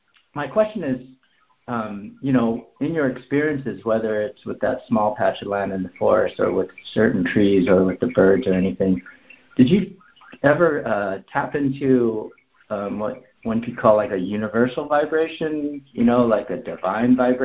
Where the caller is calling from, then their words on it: Cupertino, California, United States; I'm calling from Cupertino, California.